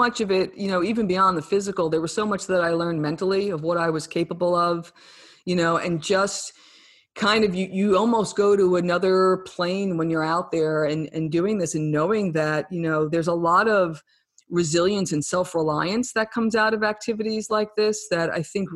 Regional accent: New Jersey, United States; when you come from a very urban environment like I did growing up in New Jersey

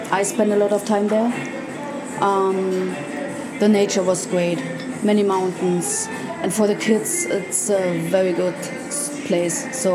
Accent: Berlin, Germany

